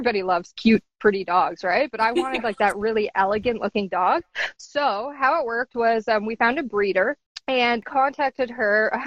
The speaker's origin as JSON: {"language": "English", "town": "Muskoka", "region": "Ontario", "country": "Canada", "lives_now": "Kitchener-Waterloo, Canada", "said": "So I'm from Muskoka, Ontario, Canada, which is where I am right now. I've lived in Muskoka area for most of my life until I hit my early 20s. I then moved to the big city. So I live in Kitchener-Waterloo, which is just an hour outside Toronto"}